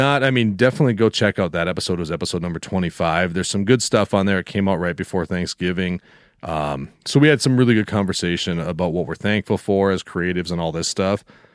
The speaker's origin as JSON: {"language": "English", "town": "Cook", "region": "Minnesota", "country": "United States", "tie": "born or raised there", "said": "Well, the one where I grew up in Cook there, that's the Comet Theater."}